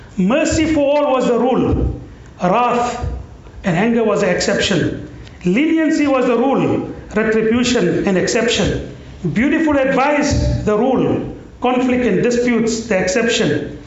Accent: South Africa; or I come and hail from South Africa

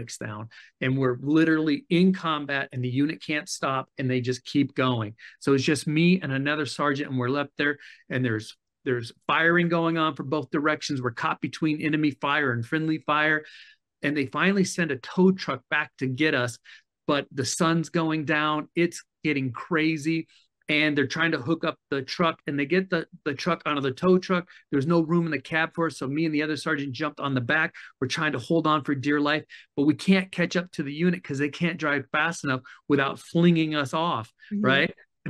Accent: Germany; But I grew up in Germany. I knew we weren't going to war with the Soviets anytime soon.

